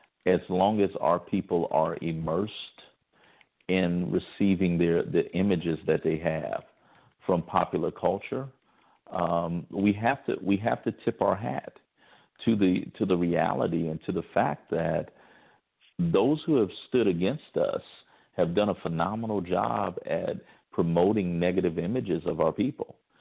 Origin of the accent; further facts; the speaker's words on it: Mansfield, Ohio, United States; One of my friends, me and her cousin, we were best friends. We grew up together in Mansfield, Ohio.